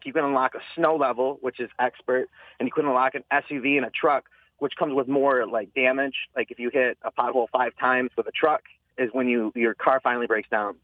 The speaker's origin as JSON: {"language": "English", "town": "Fenton", "region": "Michigan", "country": "United States", "said": "And the roads got so bad because we're from Fenton."}